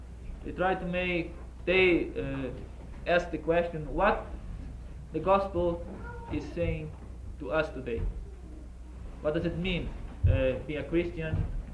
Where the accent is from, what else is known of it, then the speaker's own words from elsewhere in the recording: Brazil; I'm from Brazil.